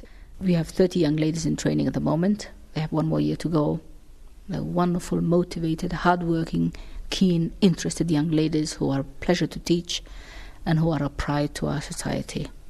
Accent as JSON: {"language": "English", "town": "Hargeisa", "region": "Maroodi Jeex", "country": "Somalia", "tie": "born or raised there", "said": "Being a health worker myself, I saw what my country was like, I saw what my hometown Hargeisa was like, and I just recycled my whole life."}